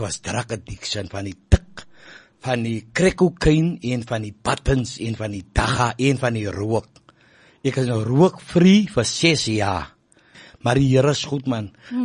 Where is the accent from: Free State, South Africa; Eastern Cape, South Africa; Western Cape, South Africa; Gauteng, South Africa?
Western Cape, South Africa; Elsies River; ek is van Kenoot, Jelsies River